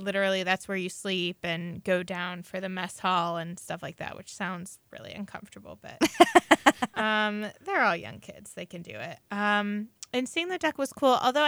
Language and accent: English; Erie, Pennsylvania, United States; I grew up in Erie, never been to Tall Ships, and still thought it was really cool.